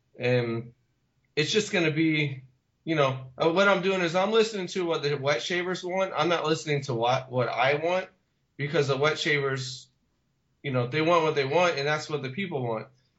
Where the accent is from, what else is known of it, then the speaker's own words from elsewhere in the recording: Tampa, Florida, United States; I'm originally from Tampa. I've lived here all my life. So I work a block away from where I live.